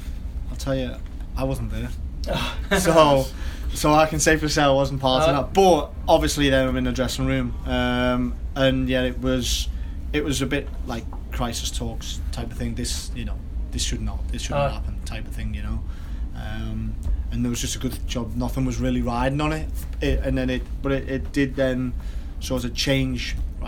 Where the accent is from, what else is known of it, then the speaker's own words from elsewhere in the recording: Wigan, North West England, United Kingdom; because I come from Wigan, where it was really a working class club.